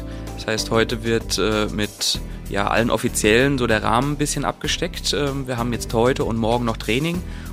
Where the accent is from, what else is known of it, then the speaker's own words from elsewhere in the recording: Mainz, Rhineland-Palatinate, Germany; Klar, ich als Mainzer weiß, wie ich zu Hause spiele